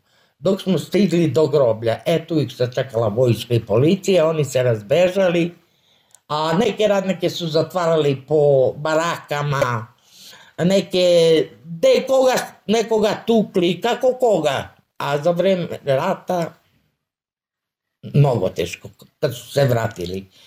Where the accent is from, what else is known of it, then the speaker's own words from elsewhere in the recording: Radevo, Kosovo; born there; also born or lived in Obilić; Rođena sam u Radevo. Živjela sam u Obilić. Sad sam ovdje u kontejnere, sad u stanu. Nikad Kosovo nisam napustila.